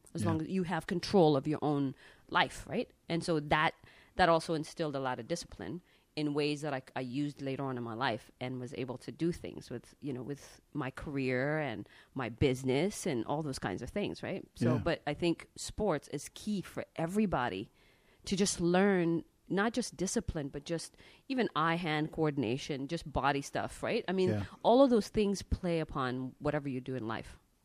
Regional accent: Ethiopia; also born or lived in Nairobi, Kenya; I come from Ethiopia. We, you know, ran away from Ethiopia and then ended up, you know, going to Kenya where there was a refugee camp there. And then we ended up living in Nairobi, Kenya as well.

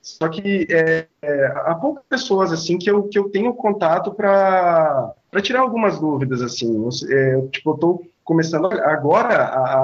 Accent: Cuiabá, Mato Grosso, Brazil; Eu sou de Cuiabá, Mato Grosso.

